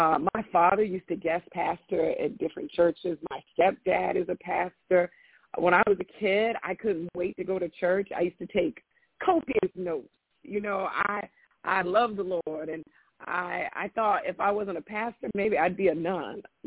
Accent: Florida, United States; I'm from Florida

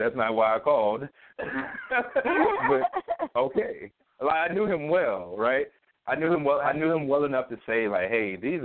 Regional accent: Pine Bluff, Arkansas, United States; Yeah, and so I'm from Pine Bluff, Arkansas, too, so I'm from a small town

